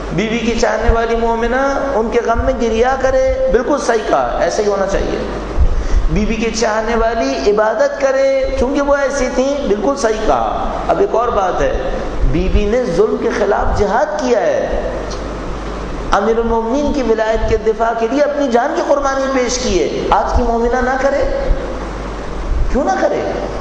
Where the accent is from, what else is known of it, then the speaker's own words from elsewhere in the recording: Pakistan; مثلا میں پاکستانی ہوں، پاکستان کے اندر رہ رہا ہوں